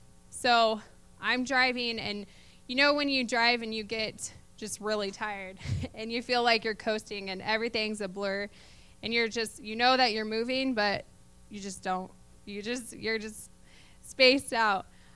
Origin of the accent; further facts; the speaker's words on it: Crete, Illinois, United States; I've been coming here for a while, since 2011. So I've been born and raised in Crete.